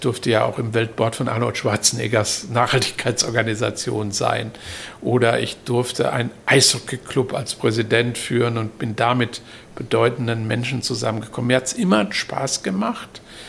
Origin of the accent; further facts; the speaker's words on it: Hamburg, Germany; Ich habe auch gute Freunde bei den Grünen schon immer gehabt, hier auch als Hamburger.